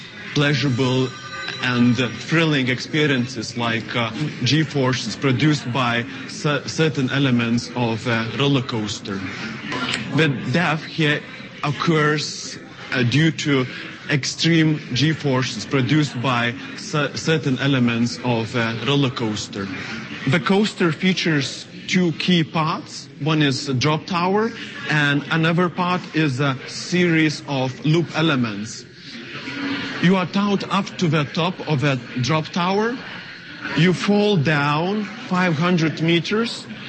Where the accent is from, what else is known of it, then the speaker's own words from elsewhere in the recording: Lithuania; from Lithuania